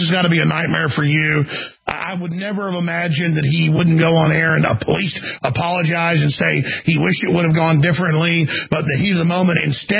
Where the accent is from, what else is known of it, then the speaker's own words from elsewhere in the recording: United States; It made me feel pathetic as an American that there's people like this in this country